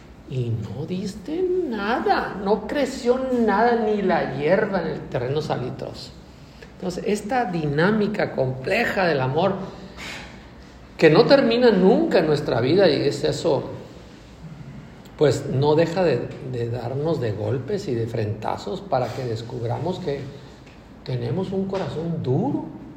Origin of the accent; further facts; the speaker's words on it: Mexico; ¿qué clase de pueblo somos nosotros, los mexicanos?